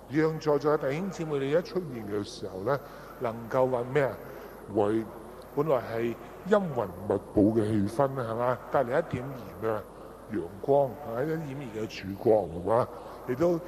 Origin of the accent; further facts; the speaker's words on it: Hong Kong; 濕濕立立，我哋香港人係過慣呢種生活係嘛？